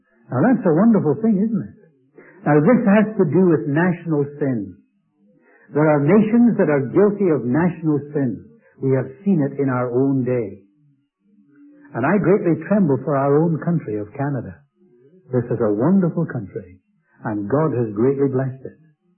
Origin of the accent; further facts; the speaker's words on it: United Kingdom; And though I come from Britain, and I guess that's no secret